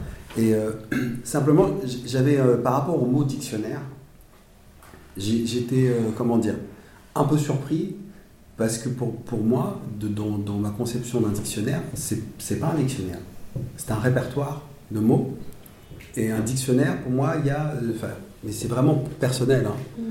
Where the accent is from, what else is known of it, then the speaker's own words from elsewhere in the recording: France; moi je suis français